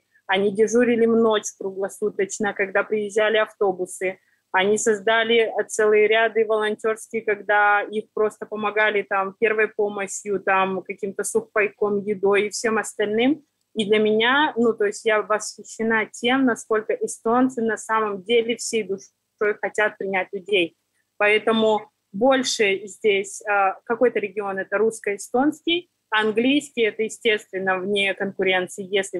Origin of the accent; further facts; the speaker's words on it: Siberia, Russia; now in Estonia; Я сама из Сибири, где очень люди нараспашку, душой очень просты.